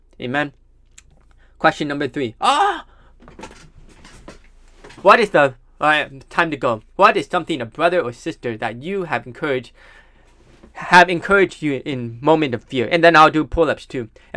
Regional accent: Taiwan; also born or lived in California / China / Texas; Well, you see, I was born in California. Then I went overseas to China for 4 years as a missionary kid. I went to Texas for 1 year in 6th grade. And then from 7th to 12th grade, I went to Taiwan.

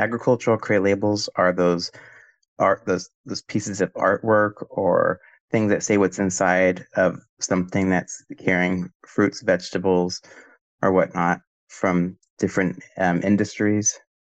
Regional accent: Hollister, California, United States; now in Chico, United States; Hello, and … I'm from Chico, California, but I'm originally from Hollister, California.

